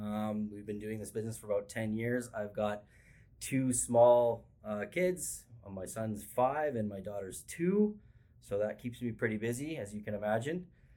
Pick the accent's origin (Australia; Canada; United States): Canada; being a Canadian